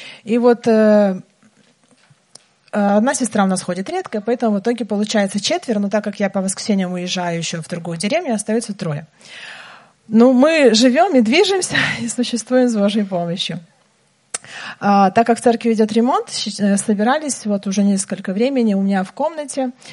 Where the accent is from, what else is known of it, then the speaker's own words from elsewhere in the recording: Belarus; now in Komi, Russia; я сама из Беларуси. Последние 4 года до отъезда в Коми жила в Минске